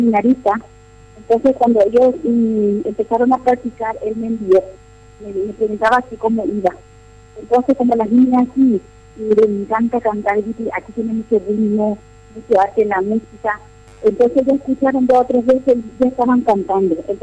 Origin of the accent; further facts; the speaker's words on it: Paraguay; moved away; also born or lived in Spain / Equatorial Guinea; hace 31 años que salí de Paraguay.